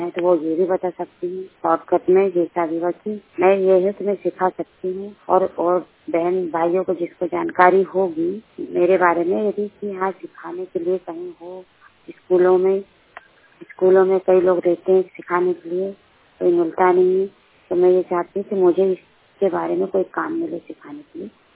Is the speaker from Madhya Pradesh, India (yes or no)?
yes; Chhindwara, Madhya Pradesh, India; 100% blind. मैं जिला छिंदवाड़े से बोल रही हूँ, जिला छिंदवाड़े की रहने वाली हूँ।